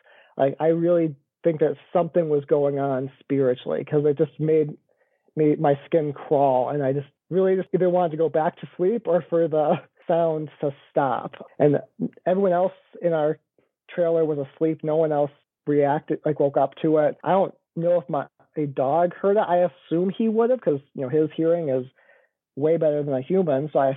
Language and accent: English; Grand Rapids, Michigan, United States; So, like I said, I'm from Michigan, born and raised here in the Grand Rapids area. So we're on the west side, so not Detroit. We're on the other side of the state from there.